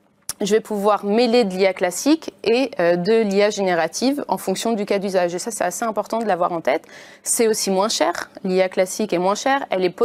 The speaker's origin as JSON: {"language": "French", "country": "France", "said": "Alors en tant que Français, on est un peu malchanceux."}